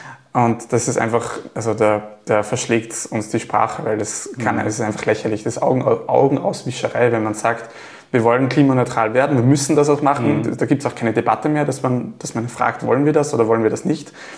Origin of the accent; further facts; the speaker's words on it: Gallneukirchen, Upper Austria, Austria; Also ich komme aus Gallnerkirchen, die Mühlkreisautobahn, die A7.